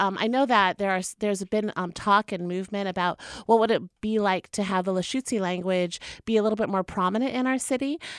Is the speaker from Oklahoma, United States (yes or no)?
yes; Oklahoma, United States; I am from the Pawnee Nation of Oklahoma